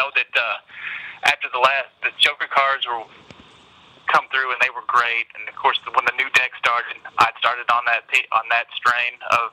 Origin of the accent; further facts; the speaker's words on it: Arkansas, United States; for 10 years and lost some of my accent. But when I got to a certain point, I wanted to come back to Arkansas.